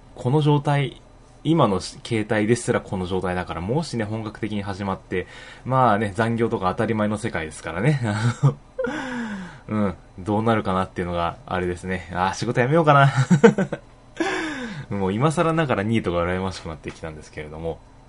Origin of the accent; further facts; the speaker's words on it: Nagoya, Aichi, Japan; 私の地元のね、名古屋グランパス8の選手が誰一人として選ばれないっていうね。